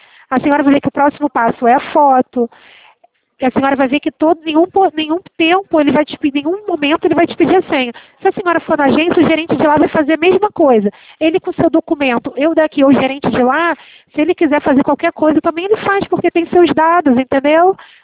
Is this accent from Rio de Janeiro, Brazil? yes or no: yes; Rio de Janeiro, Brazil; Eu sou do Rio de Janeiro.